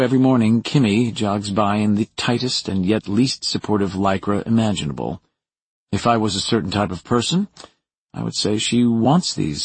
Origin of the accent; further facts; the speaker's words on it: Brooklyn, New York, United States; I grew up in Brooklyn. I'm not going to tell you how rough I had it.